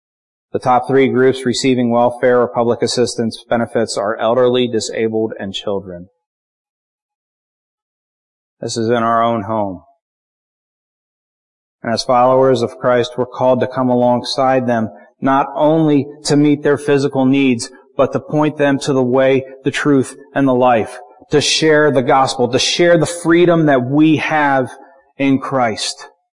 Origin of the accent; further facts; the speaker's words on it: Willow Street, Pennsylvania, United States; now in East Petersburg, United States; I'm a white suburban kid. I grew up in Willow Street and I live in East Petersburg now.